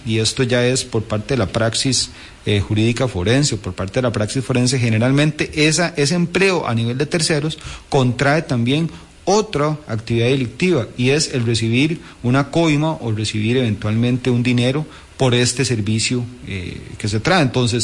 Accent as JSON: {"language": "Spanish", "country": "Costa Rica", "said": "yo considero que como costarricenses tenemos la obligación moral y ética de hacerlo"}